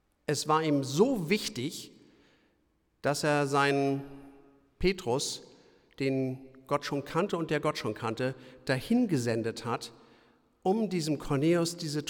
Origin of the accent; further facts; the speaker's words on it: Marienfelde, Germany; Mein Heimatdorf Marienfelde, gegenüber von unserem Haus, gibt es eine Stelle, da war eine Werkstatt, da findet man so Flintabschläge.